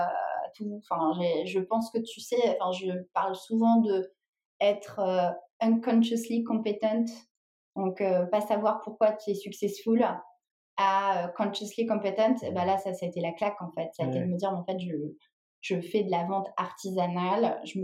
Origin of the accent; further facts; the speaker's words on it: France; accent: French; je viens de débarquer avec mon petit accent français